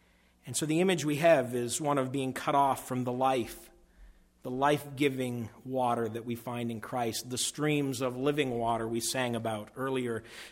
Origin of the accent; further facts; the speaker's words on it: New England, United States; We're all New Englanders, and I'm from New England, so I can say this.